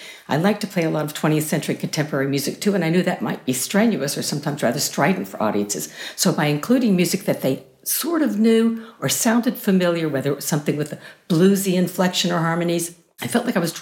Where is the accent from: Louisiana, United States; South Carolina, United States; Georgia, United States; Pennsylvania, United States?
South Carolina, United States; Walterboro; born there; Well, I was born in South Carolina, small town, Walterboro, right outside of Charleston